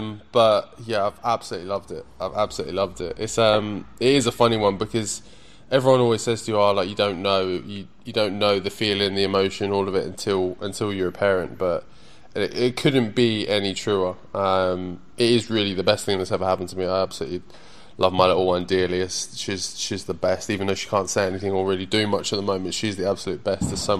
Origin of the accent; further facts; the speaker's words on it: Ipswich, East of England, United Kingdom; like being around Ipswich all of fight week, obviously my hometown.